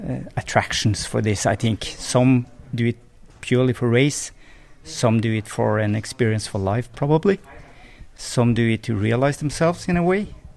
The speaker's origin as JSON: {"language": "English", "town": "Trondheim", "region": "Trøndelag", "country": "Norway", "tie": "born or raised there", "said": "So for me to have this race, which I've heard of for so many years, coming to my hometown, I never saw that coming, of course."}